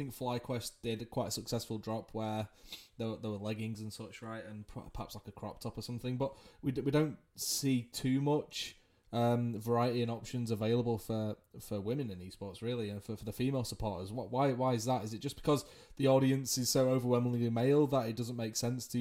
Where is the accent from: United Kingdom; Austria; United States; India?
United Kingdom; England; if you can't tell by the accent, I'm from the UK, I'm English